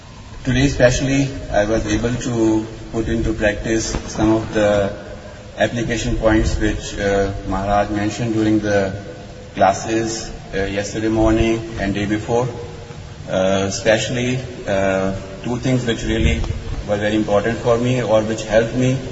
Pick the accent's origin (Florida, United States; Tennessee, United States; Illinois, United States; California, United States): Illinois, United States; Chicago; I am from Chicago.